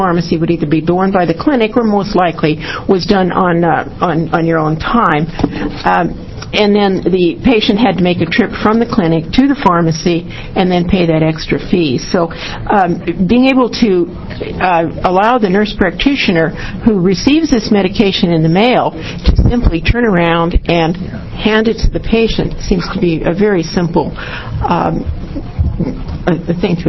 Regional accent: Portland, Oregon, United States; I'm from Portland, Oregon, and I'm a women's health nurse practitioner.

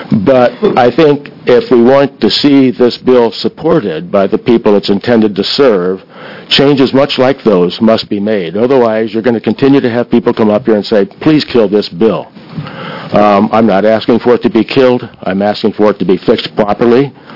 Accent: Williams, Oregon, United States; I'm from Williams, Oregon, and you have heard from me.

